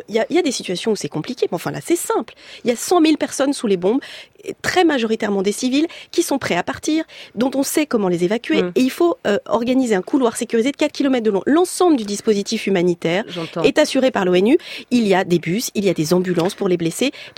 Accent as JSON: {"language": "French", "country": "France", "said": "Ce serait une grande fierté pour moi en tant que Française"}